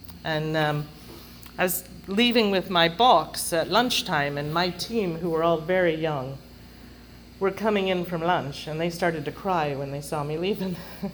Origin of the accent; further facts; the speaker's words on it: London, United Kingdom; Now, I grew up in London, right? We don't wear flip-flops or Birkenstocks. It's too cold.